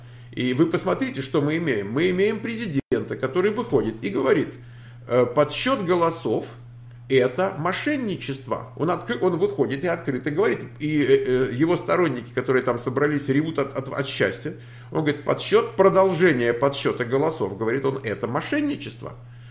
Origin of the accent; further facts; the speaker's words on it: Michigan, United States; Я из Мичигана. В нашей каунте пока выигрывает